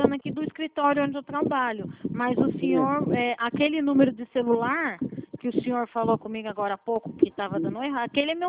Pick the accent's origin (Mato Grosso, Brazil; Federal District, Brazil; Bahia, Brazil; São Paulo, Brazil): São Paulo, Brazil; Eu sou de São Paulo.